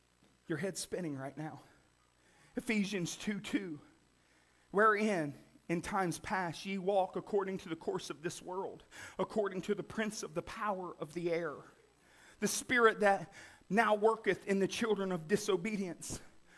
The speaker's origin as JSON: {"language": "English", "town": "Wellston", "region": "Ohio", "country": "United States", "tie": "born or raised there", "said": "I grew up in Wellston, Ohio. Even as a kid, I seen miracles of God."}